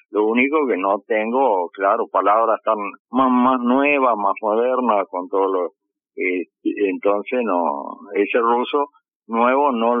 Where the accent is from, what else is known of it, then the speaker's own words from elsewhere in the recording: Uruguay; yo nací, soy orientado uruguayo. Mi padre nació a los 3 meses de haber llegado mis abuelos.